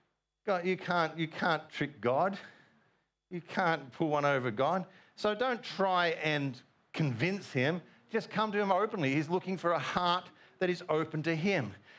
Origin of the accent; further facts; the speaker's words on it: Australia; And you can say, oh, I'm from Australia.